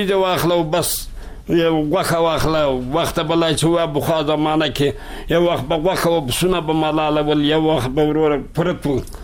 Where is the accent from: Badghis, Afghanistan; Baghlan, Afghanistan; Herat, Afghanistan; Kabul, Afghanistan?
Kabul, Afghanistan; زه زه د کابل دی ولایت.